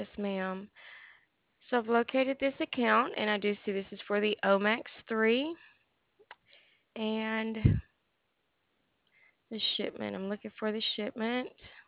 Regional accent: Alabama, United States; accent: southern; now in Maine, United States; I'm originally from Alabama, but moved here to Maine just recently.

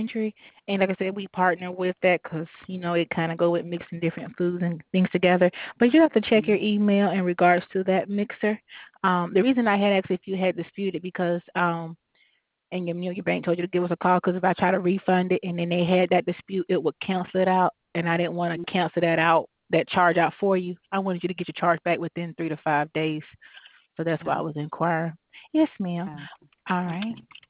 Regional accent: the South, United States; I said, well, I'm from the South. We're going to say O.

